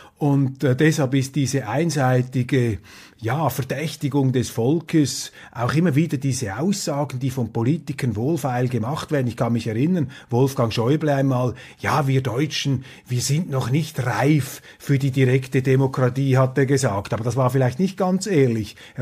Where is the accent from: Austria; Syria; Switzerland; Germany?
Switzerland; Also mir fällt das auf als Schweizer.